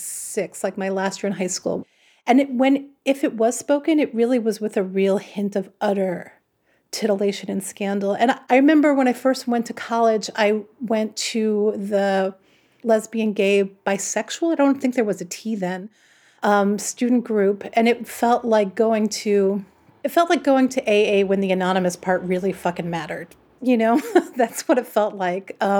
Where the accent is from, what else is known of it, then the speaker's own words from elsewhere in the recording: New York, United States; I grew up in New York in the 80s, and New York was really the place where AIDS really took off.